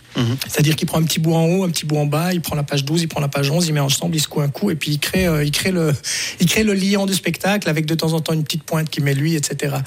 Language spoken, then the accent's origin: French; Jura, Switzerland; moved away as an adult; now in Lausanne, Switzerland; c'est quelque chose que j'ai découvert quand je suis parti, des Franches, il y a maintenant une vingtaine d'années. Je faisais du théâtre à Montfaucon où on se marrait